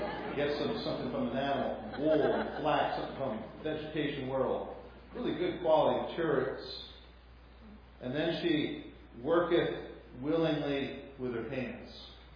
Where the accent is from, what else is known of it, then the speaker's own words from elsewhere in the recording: Colorado, United States; look, we're from Colorado. We're greenies. We're city people. We're Front Range Colorado people.